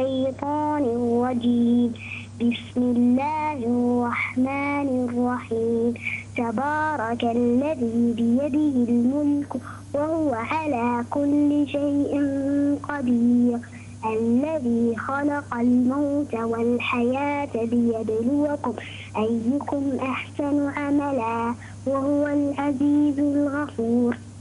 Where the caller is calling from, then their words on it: United Arab Emirates; من الإمارات.